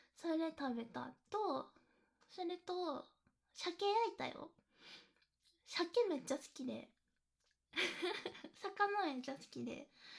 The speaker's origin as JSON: {"language": "Japanese", "region": "Tokushima", "country": "Japan", "accent": "Tokushima dialect", "said": "こうちょっと関西弁っぽいんやけど、まあ、徳島の言葉やから、ちょっと関西っぽいイントネーションやけど、語尾とかが変わった言葉になっとるかもしれん。"}